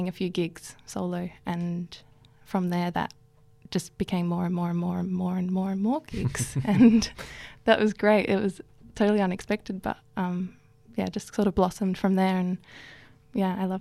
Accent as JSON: {"language": "English", "town": "Adelaide", "region": "South Australia", "country": "Australia", "tie": "born or raised there", "also_born_or_lived": "Darwin / Berlin", "said": "I grew up in Adelaide, and when I came back from Berlin, I went to Darwin"}